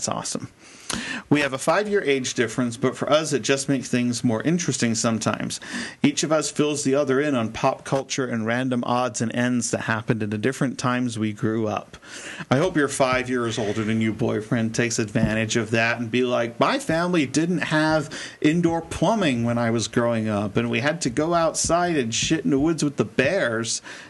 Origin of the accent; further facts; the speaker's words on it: California, United States; Because I'm from California and my skin is so dry, it just soaked up all the water.